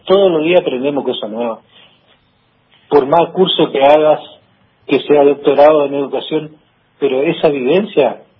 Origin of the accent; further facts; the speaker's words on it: Campo Grande, Misiones, Argentina; soy de Campo Grande, a 100 kilómetros del alcance, ¿no es cierto?